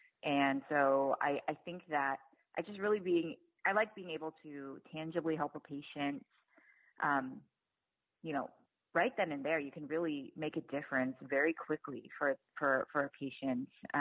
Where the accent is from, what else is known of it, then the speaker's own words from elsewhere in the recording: San Francisco, California, United States; But I was born in San Francisco and we just never really found a good reason to leave.